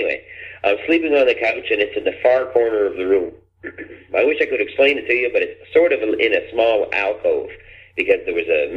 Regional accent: Grand Falls, New Brunswick, Canada; I'm originally from Grand Falls, New Brunswick.

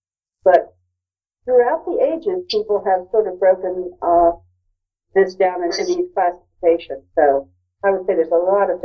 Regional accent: Tampa, Florida, United States; moved away; and I'm from Tampa, Florida, but I live in New England.

